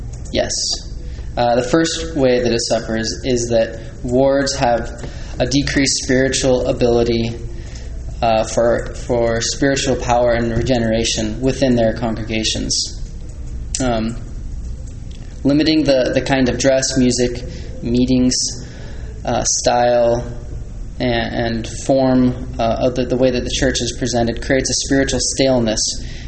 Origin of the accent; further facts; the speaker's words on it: St. George, Utah, United States; I'm from St. George.